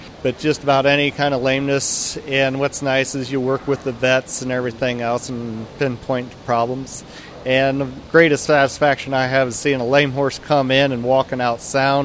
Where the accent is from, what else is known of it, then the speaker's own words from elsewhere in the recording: Ohio, United States; now in Texas, United States; I'm originally from Ohio. I moved down to North Texas 10 years ago